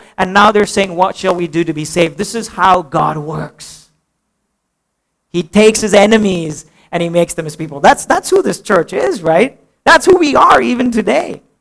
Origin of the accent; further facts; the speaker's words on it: Pune, Maharashtra, India; I grew up in Pune